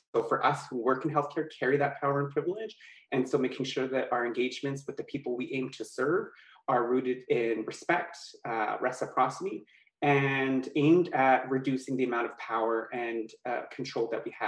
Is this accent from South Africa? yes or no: no; British Columbia, Canada; from Keetse First Nation